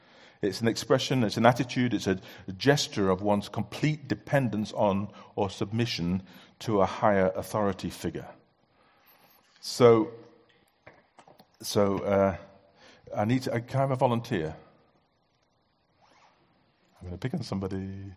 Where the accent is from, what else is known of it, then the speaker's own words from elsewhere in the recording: Bangladesh; I grew up in Bangladesh. My father was a medical missionary there.